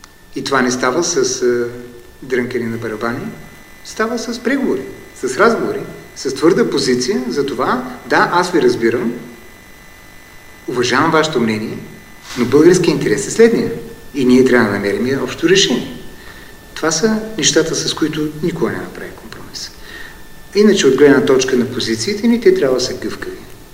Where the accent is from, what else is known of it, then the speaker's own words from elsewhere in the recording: Ruse, Ruse Province, Bulgaria; Да, аз съм от Русе